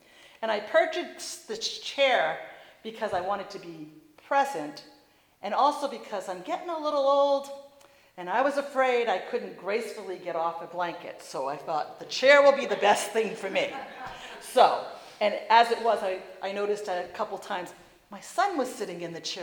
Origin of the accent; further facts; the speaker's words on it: Rhode Island, United States; And I grew up in Rhode Island, and there was a place called Goddard Park. And it was about 2 or 3 miles from our house